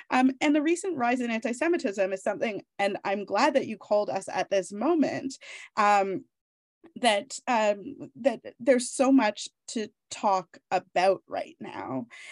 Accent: Toronto, Ontario, Canada; close to my heart, or was close to my heart, I should say, from when he was a Toronto Blue Jay. That's my hometown.

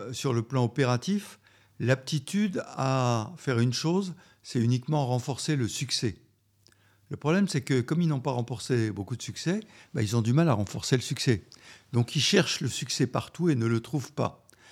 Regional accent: France; qui chez nous en France sont les sous-officiers ou les officiers subalternes

